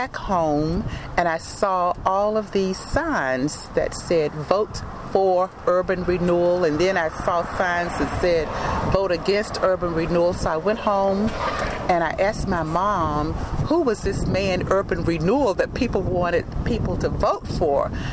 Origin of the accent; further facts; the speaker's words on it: Greenville, United States; Well, this is where I grew up and attended church. Growing up in Greenville, in the downtown area, it was a real community.